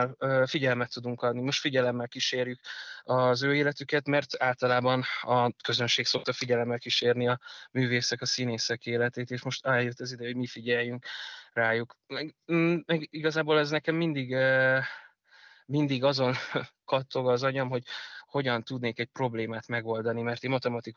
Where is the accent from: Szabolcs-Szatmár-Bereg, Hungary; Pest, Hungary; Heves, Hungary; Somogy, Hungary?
Pest, Hungary; Dunakeszi; also born or lived in Budapest; én aki Magyarországon születtem, Budapesten születtem, Dunakeszin nőttem föl